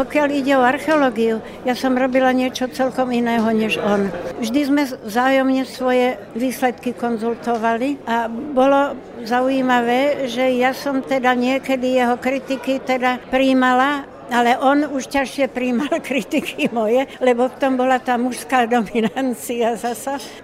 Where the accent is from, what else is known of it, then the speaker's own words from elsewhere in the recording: Bratislava, Bratislava Region, Slovakia; hoci som Bratislavčanka.